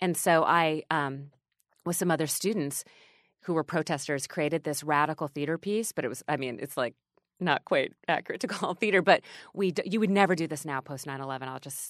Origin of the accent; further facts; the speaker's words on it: North Dakota, United States; so I grew up in North Dakota. We had one abortion clinic and it was in Fargo. It wasn't far from where I lived.